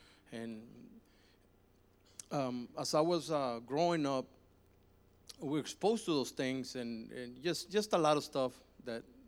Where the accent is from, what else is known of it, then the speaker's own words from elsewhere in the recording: Mexico; So my life was, I grew up in Mexico.